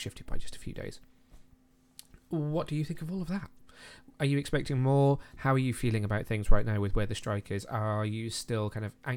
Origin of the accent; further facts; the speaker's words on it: United Kingdom; probably because I am British myself.